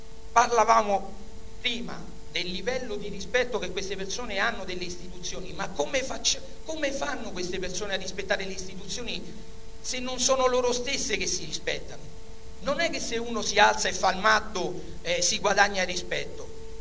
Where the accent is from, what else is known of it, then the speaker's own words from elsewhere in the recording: Rome, Lazio, Italy; io sono romano